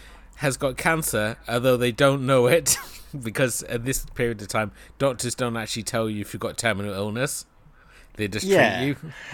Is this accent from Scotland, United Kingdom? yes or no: no; South West England, United Kingdom; I grew up in Cornwall, so this sort of small village sort of activity, it felt very close to home.